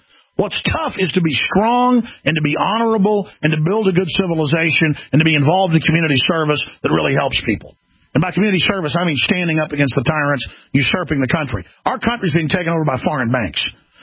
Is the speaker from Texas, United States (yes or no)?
yes; Dallas, Texas, United States; And I'm telling you, I grew up in Dallas and saw a lot of this, and it was not fun.